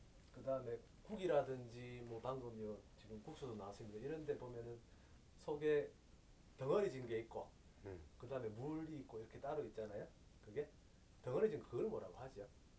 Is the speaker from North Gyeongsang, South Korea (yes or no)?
yes; Sangju, North Gyeongsang, South Korea; 또 저희 고향이 상주인데